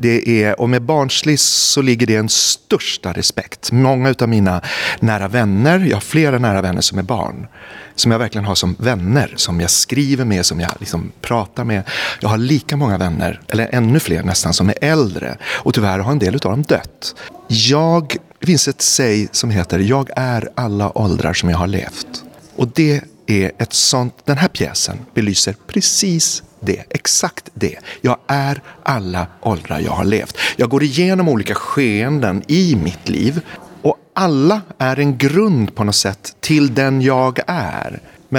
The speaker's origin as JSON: {"language": "Swedish", "town": "Stockholm", "region": "Stockholm County", "country": "Sweden", "tie": "born or raised there", "said": "Jag är uppvuxen i Stockholm. Varje sommar åkte vi till den här holmen i Pargas."}